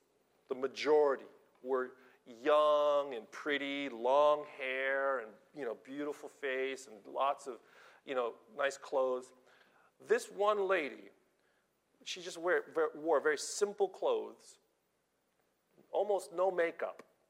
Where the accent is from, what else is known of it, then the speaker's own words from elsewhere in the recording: California, United States; I'm from Southern California, and I went to university in Southern California.